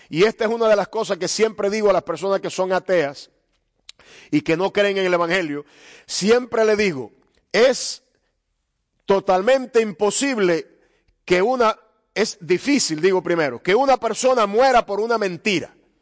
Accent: Cuba; De mi país donde yo vengo, todas las religiones son toleradas, incluso legalizadas.

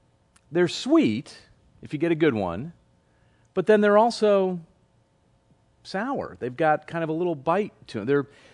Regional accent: Connecticut, United States; which growing up in Connecticut, I don't know if it's a North thing or not

